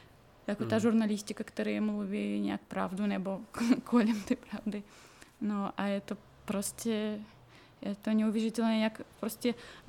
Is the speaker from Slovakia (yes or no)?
no; Siberia, Russia; Czech is a second language; moved away as an adult; now in Czechia; já jsem pocházím ze Sibíří, takže pro mě je to taková úplně ještě jiná země než i Rusko, třeba i když jako ve spojení s Moskvou, že je to prostě jiný země. Já jsem tam žila přibližně 26 let docela dlouho